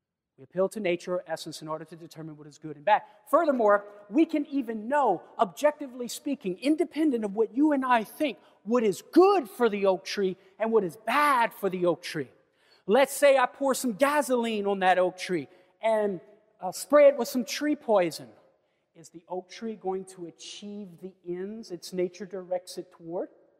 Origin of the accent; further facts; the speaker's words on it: Louisiana, United States; I'm coming from Louisiana, and we have a bunch of them, right?